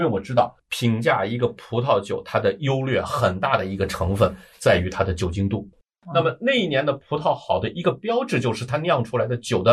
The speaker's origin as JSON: {"language": "Chinese", "country": "China", "said": "我们中国有一句土话叫酒是粮食精嘛"}